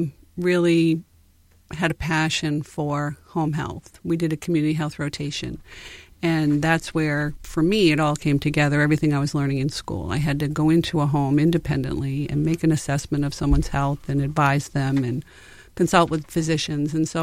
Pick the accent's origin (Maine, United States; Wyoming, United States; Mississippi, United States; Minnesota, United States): Maine, United States; Westbrook; also born or lived in North Carolina; So I was born in North Carolina, but my family settled in the Portland area, actually Westbrook.